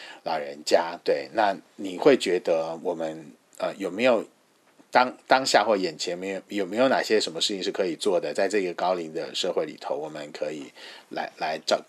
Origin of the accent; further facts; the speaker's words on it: Hualien County, Taiwan; 我们花莲人，我复原人